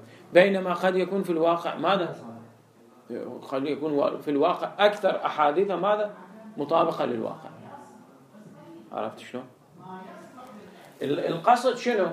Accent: Iraq; هاي اللي انقرضت عندنا بالعراق

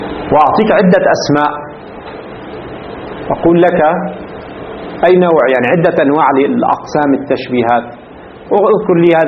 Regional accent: Lebanon; في العامية عندنا في لبنان يستعمل في الفترة الأخيرة مثل من هذا القبيل.

